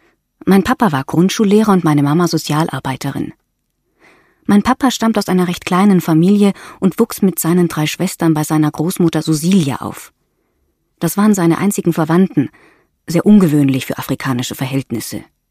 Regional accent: Maua, Kenya; Ich wuchs auf in der kleinen Region Maua im Osten Kenias, nahe bei Sirare an der Grenze zu Tansania.

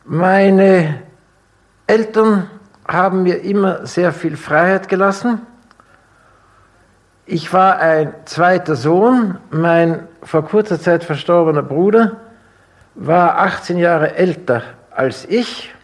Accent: Altenberg, Lower Austria, Austria; also born or lived in Vienna; Ich bin in Wien geboren, und zwar aus Überzeugung, erinnere mich aber nicht daran. Zu denken angefangen habe ich hier in Altenberg und im Haus und im Garten meines Vaters.

